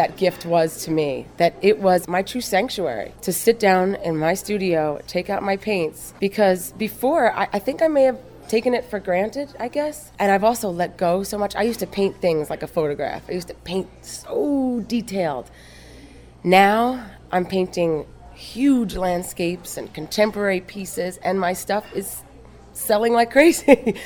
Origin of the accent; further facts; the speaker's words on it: New York, United States; now in Charlotte, United States; I'm originally from New York, and I now live in Charlotte, North Carolina, with my husband and two kids.